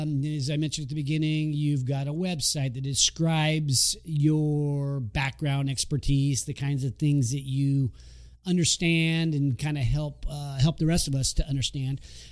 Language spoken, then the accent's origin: English; Sacramento, California, United States; a little bit like growing up in Sacramento, you hope you get a job for the state so you have PERS.